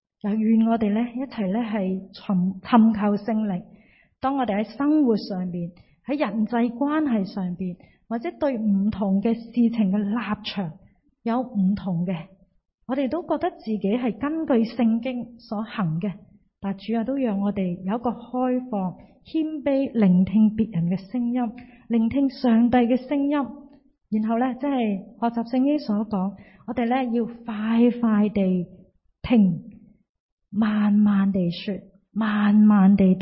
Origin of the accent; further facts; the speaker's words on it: China; 咁我哋中国人会食猪红啦，会食鸭血